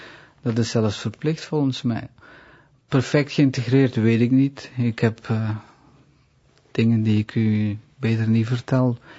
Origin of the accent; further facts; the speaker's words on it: Belgium; En ja, ik ben Belg. Ik bedoel, ik heb de meeste tijd van mijn bestaan hier rondgelopen. Ik ben Belg.